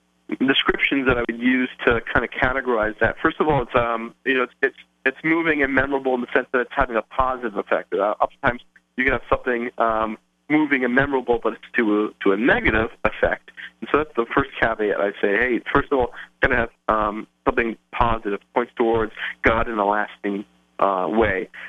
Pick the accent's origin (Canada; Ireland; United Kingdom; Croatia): Canada; now in Hunterdon County, United States; and we live here in Hunterdon County, New Jersey. I am a Canadian, so you might hear some outs and abouts as we speak.